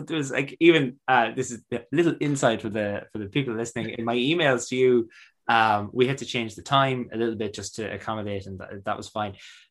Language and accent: English; Ireland; I grew up in Ireland